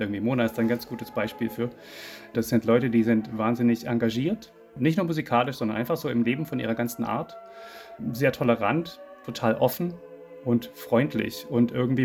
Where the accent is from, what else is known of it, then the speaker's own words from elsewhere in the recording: Sweden; ich bin auch Schwede